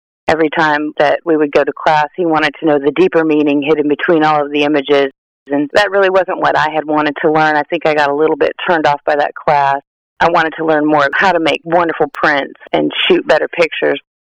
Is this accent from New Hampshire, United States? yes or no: no; Kansas, United States; I grew up in Kansas.